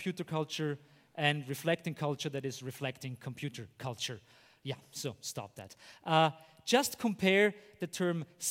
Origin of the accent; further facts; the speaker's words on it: Austria; I'm from Austria.